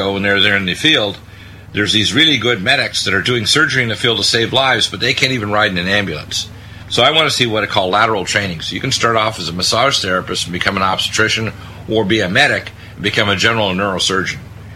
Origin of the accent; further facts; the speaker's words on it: Detroit, Michigan, United States; born there; also born or lived in Canada; I'm an American born in Detroit, but the first part of my career I lived in Canada.